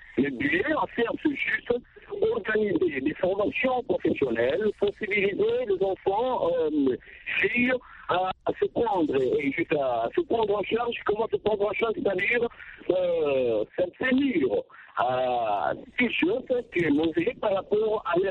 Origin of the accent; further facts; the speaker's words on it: DR Congo; juste comme chez nous en RDC